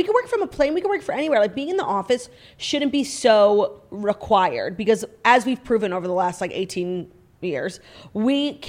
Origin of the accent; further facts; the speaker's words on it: New York City, New York, United States; obviously as a New Yorker, I agree